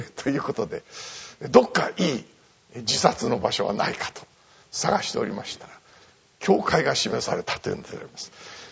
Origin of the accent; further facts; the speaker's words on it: Inashiki, Ibaraki, Japan; どこのご出身ですかと聞かれます。これは茨城県の霞ヶ浦の南の方にあります、稲敷市というところです。